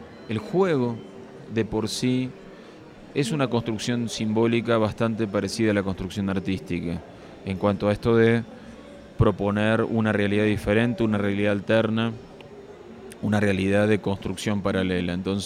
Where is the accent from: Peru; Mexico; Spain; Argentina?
Argentina; fue un medio con el que muchas generaciones de argentinos y de latinoamericanos, me atrevo a decir, nos criamos